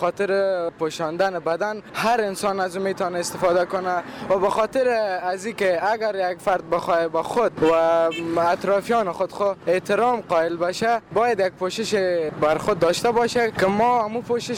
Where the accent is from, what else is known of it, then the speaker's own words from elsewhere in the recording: Herat, Afghanistan; ولایت ما در زون غرب هرات